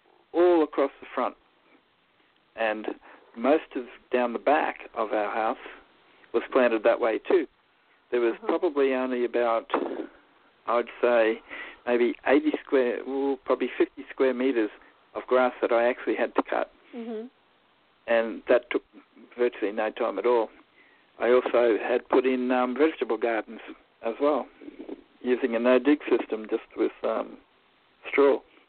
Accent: Gympie, Queensland, Australia; I'm from Gympie in Queensland in Australia

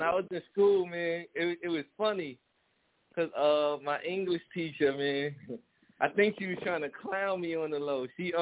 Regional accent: New York, United States; now in Fayetteville, United States; I'm originally from New York. That's my hometown. I've been in Fayetteville for about 5 years. I love North Carolina.

